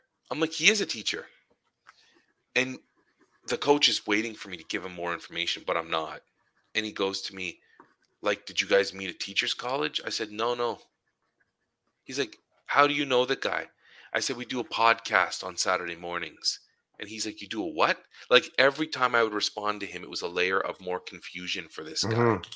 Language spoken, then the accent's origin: English; Ottawa, Ontario, Canada; so I grew up in Ottawa on the south side, and Leitrim Arena was my home arena.